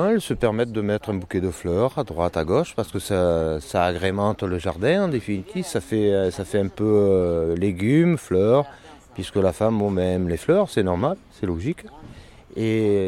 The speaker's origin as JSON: {"language": "French", "region": "Hauts-de-France", "country": "France", "said": "Mes études, elles sont nordistes, puisque je suis un nordiste."}